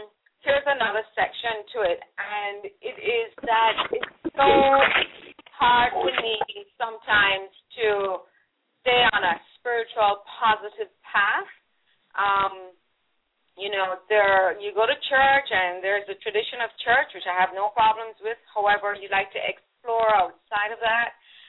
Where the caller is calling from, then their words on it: Virginia, United States; I'm calling in from Virginia, and I have with me a friend, Tracy, and the both of us are single women, middle-aged women.